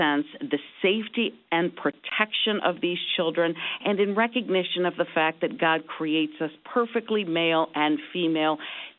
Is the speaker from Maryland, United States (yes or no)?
yes; Maryland, United States; In my home state of Maryland